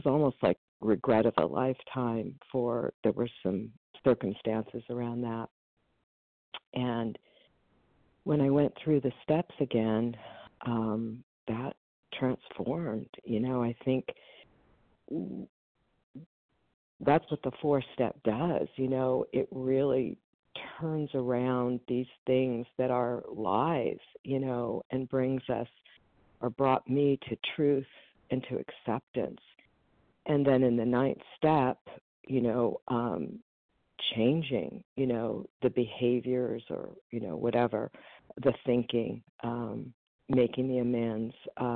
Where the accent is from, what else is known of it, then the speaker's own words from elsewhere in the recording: Los Angeles, California, United States; Oh, I am from California, Los Angeles.